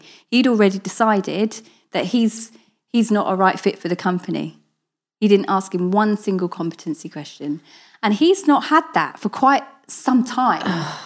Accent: East of England, United Kingdom; So I grew up in Hertfordshire. So 25-minute drive from London. I was in and out of London a lot. So very diverse.

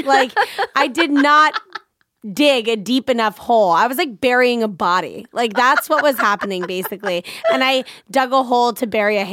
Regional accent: Washington, District of Columbia, United States; I grew up in Washington, D.C.

